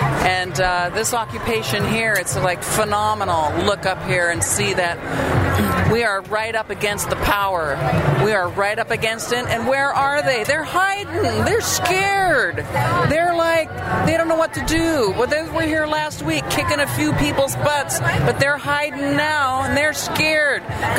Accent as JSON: {"language": "English", "town": "Santa Cruz", "region": "California", "country": "United States", "said": "I'm from Santa Cruz. I'm from the Occupy in Santa Cruz, and I have no job, I have no health care, and I sleep on my mother's couch"}